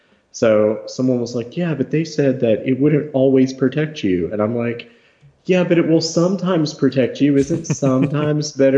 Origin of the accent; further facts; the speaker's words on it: United States; I'm like, I'm American. I know you won't trust me